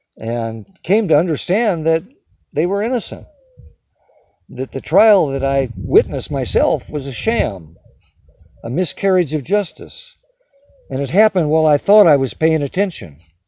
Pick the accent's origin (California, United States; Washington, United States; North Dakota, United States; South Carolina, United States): North Dakota, United States; also born or lived in Omaha, Nebraska; Well, I'm a product of the American, great American Midwest. I had my childhood years in North Dakota, went to high school and college in Omaha, Nebraska